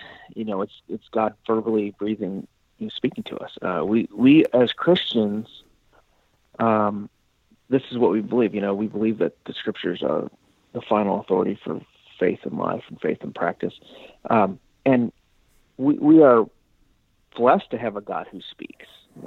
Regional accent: Chicago, Illinois, United States; I'm born and raised in the Chicago area.

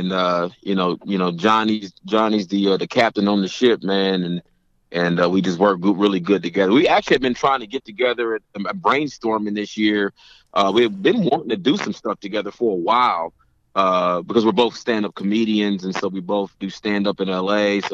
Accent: Kansas City, Kansas, United States; I grew up in Kansas City, Kansas, Wyandotte County, Schlegel High School.

